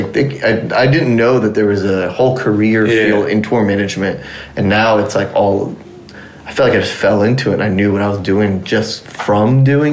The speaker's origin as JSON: {"language": "English", "region": "Texas", "country": "United States", "said": "But I was like, bro, I'm from Texas, like I know about … Swisha House and all that stuff."}